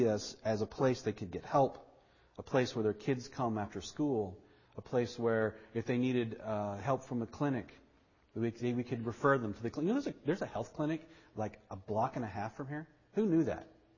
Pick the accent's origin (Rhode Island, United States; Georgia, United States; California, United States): Georgia, United States; LaGrange; also born or lived in Texas; I mean, I grew up in the South, in Texas and in Georgia. In LaGrange, Georgia, there are over 100 churches in LaGrange, Georgia.